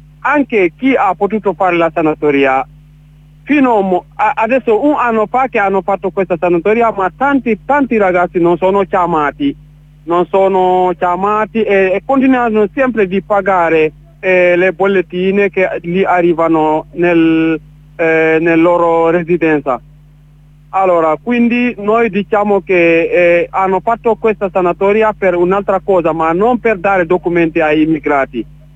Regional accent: Senegal; now in San Severo, Italy; io sono senegalese, sono in Italia dal 2014. Vivo in Puglia, precisamente a San Severo.

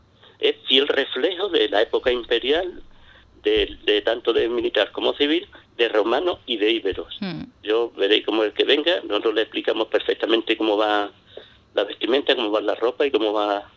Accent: Ubrique, Andalusia, Spain; somos de Ubrique

